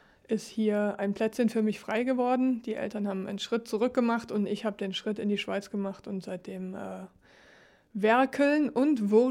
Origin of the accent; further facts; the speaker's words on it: Germany; now in Switzerland; Ich komme aus Deutschland. Geflogen bin ich in dem Fall nicht.